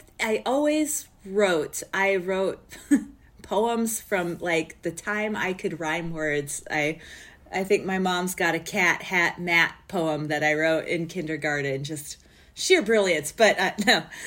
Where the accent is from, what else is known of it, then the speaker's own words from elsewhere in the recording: Albuquerque, New Mexico, United States; I think that happens with kids in their hometowns, but New Mexico is just stunningly beautiful, sunsets and mountains, and I had a good time growing up.